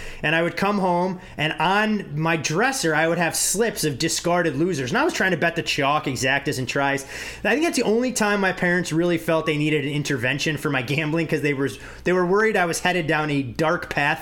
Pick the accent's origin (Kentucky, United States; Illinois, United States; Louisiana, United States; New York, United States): Illinois, United States; Chicago; I mean, I grew up in Chicago, so we had Arlington Park there.